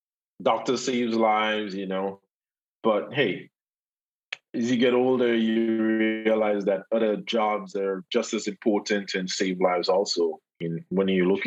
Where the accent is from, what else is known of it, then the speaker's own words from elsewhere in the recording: Victoria, Saint Mark, Grenada; I'm originally from Victoria, St. Mark.